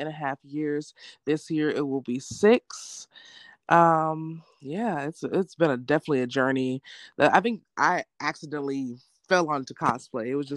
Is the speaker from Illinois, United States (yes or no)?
yes; Chicago, Illinois, United States; I'm from Chicago, Illinois.